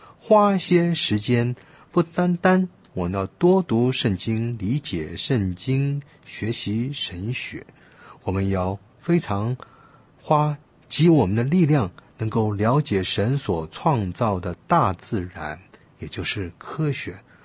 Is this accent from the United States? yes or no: no; China; 我们中国人的所有的发明